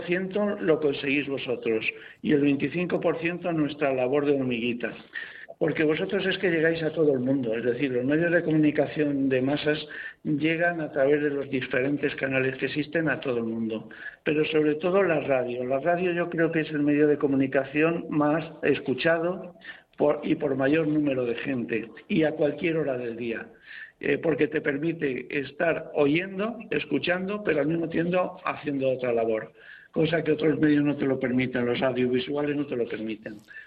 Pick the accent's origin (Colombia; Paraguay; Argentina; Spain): Spain; el español es una persona de corazón solidaria